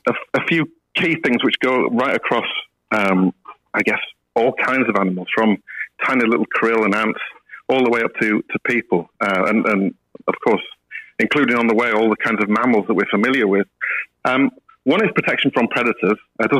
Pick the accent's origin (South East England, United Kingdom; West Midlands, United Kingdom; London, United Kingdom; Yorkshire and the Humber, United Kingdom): Yorkshire and the Humber, United Kingdom; Leeds; accent: Yorkshire; moved away as an adult; now in Australia; I don't have the Australian accent, regrettably, but yeah, I grew up in Leeds, so there's still a bit of a Yorkshire twang there. And I moved down here 13 years ago to follow my career.